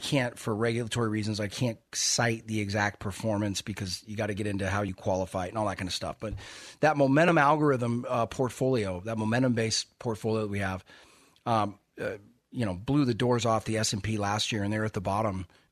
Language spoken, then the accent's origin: English; United States; And, you know, look, I love being an American. It's the best place on earth.